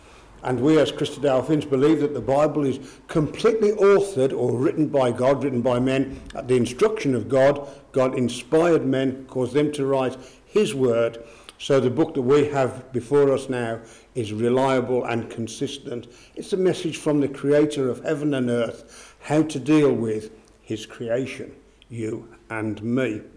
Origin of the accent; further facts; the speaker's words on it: Birmingham, West Midlands, United Kingdom; I was born in Selly Oak, a suburb of the great metropolis of Birmingham. I grew up in my early years in California, not the one that you're thinking about, the one near B34.